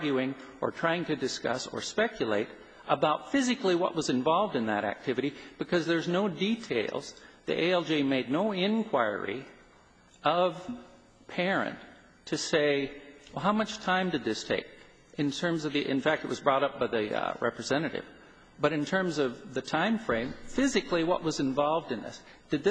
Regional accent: Montana, United States; I'm from Montana. It's like the traffic here. It drives me crazy. Why is that? I'm not used to it.

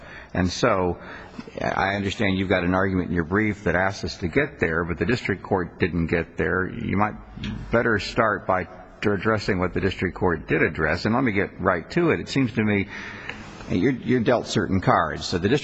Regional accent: Virginia, United States; Oh, I'm from Virginia, so I'm used to it.

